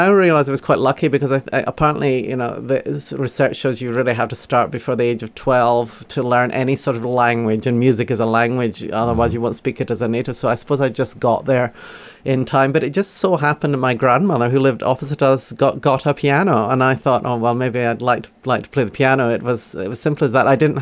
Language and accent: English; Glasgow, Scotland, United Kingdom; born there; I was born in Glasgow. That's where I've never really lost the accent